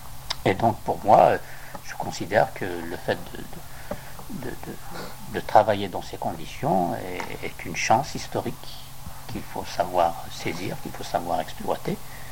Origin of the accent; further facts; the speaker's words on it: Algeria; moved away as an adult; j'ai quitté l'Algérie en 1953 pour venir poursuivre mes études ici.